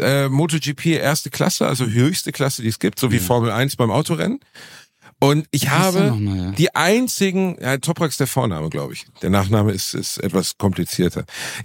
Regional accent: Germany

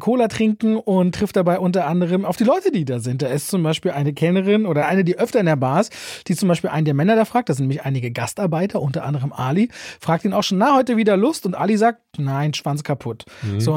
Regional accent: Berlin, Germany; als ich groß geworden bin in der Platte, ja, in der Friesheimer Platte. Das ist ja eigentlich ein sehr linker Bezirk in Berlin, bin ich aber schon auch unter sehr rechten Klischees groß geworden.

